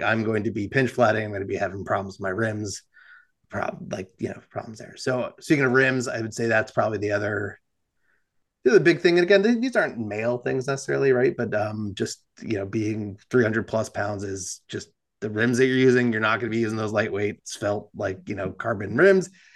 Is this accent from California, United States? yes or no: no; New Jersey, United States; as previously discussed, I'm from New Jersey.